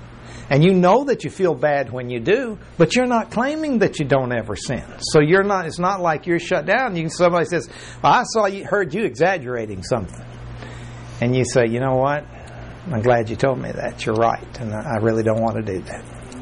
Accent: Mexico; I was raised in Mexico, in old Mexico, which is a beautiful country.

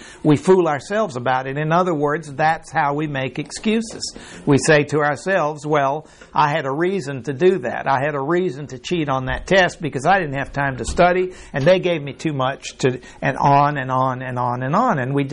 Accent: Mexico; I remember I grew up in Mexico, and down there, manners or behavior really counted for a lot.

